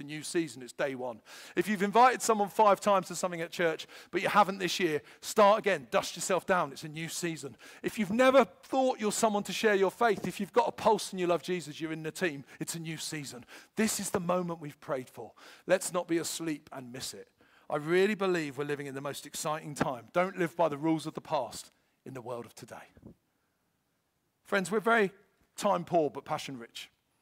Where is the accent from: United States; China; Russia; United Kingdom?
United Kingdom; Forgive me, I can't do Z, I'm British.